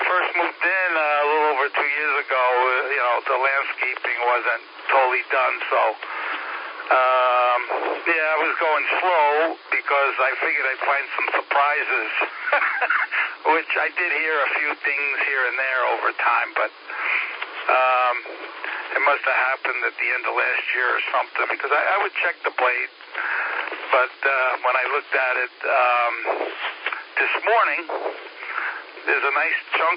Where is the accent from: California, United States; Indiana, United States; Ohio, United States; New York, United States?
New York, United States; Yonkers; now in Connecticut, United States; Westchester County, just north of the Bronx in Yonkers.